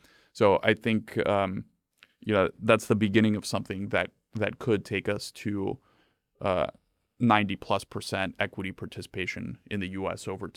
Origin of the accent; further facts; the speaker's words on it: Bulgaria; moved away as an adult; now in United States; I grew up in Eastern Europe, very, very different.